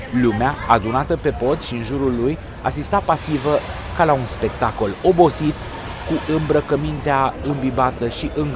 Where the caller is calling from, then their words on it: Oradea, Bihor County, Romania; sunt ascultător din Oradea al rubricii dumneavoastră